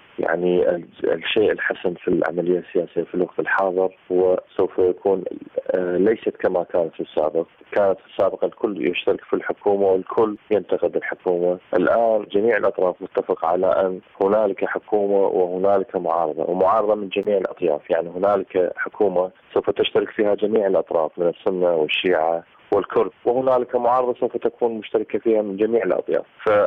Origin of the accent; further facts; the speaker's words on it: Iraq; حقيقة كعراقيين نحن حقيقة تاريخ لا يحددنا